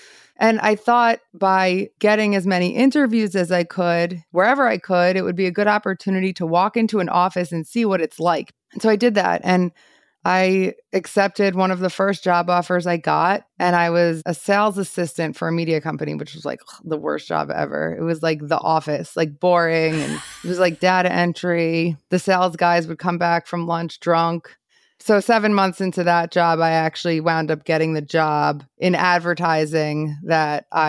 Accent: New Jersey, United States; I grew up in Bergen County, New Jersey. Manhattan is my city.

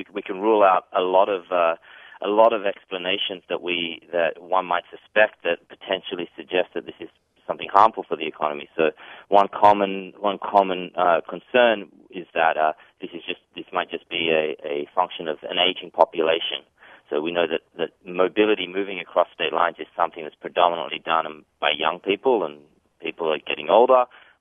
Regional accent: Australia; I've moved around a lot. I'm originally from Australia, so I'm back here at the moment on holiday.

